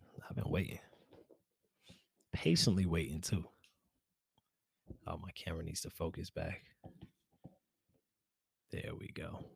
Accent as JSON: {"language": "English", "town": "Miami", "region": "Florida", "country": "United States", "said": "I'm from Miami, for those who don't know."}